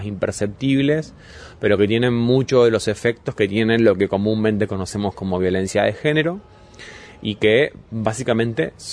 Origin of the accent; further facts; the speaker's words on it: Rosario, Santa Fe, Argentina; Vengo de la ciudad de Rosario